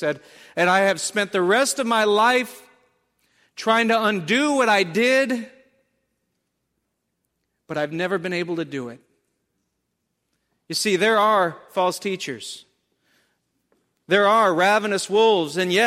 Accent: North Carolina, United States; I grew up in North Carolina, so I can make fun. So that's the way I used to speak.

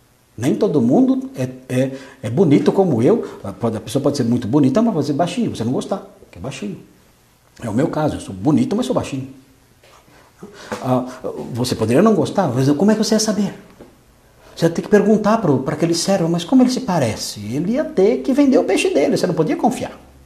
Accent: Tocantins, Brazil; now in São Paulo, Brazil; Eu vim de Tocantins

